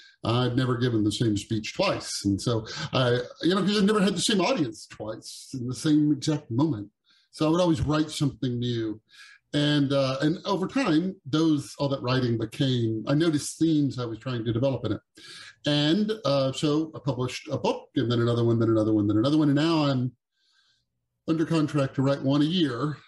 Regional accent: Texas, United States; now in West Coast, United States; I'm from Texas, and I moved to the West Coast because it seemed like that was where, it seemed like technology was kind of the thing of the moment, and I wanted to be involved in it.

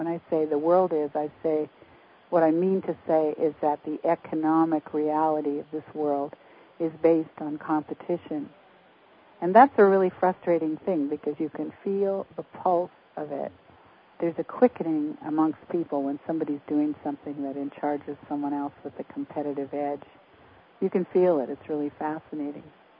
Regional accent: Canada; when we were raised in Canada

